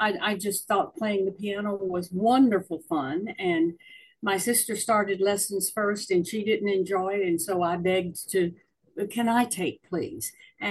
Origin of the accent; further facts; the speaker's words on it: Springfield, Tennessee, United States; born there; I was born in Springfield, Tennessee, which is just a little bit north of Nashville. My father was a tobacco farmer and my mother a housewife.